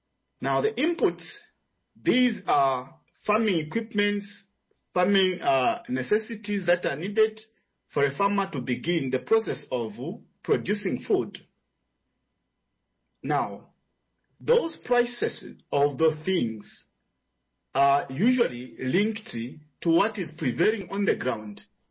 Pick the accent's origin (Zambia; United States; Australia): Zambia; I'm from Zambia